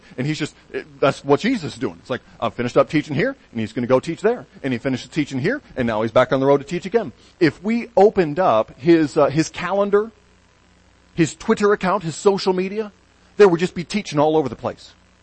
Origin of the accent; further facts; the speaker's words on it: Michigan, United States; a young man with whom I grew up in Michigan moved with his family, wife and children, to Louisville as well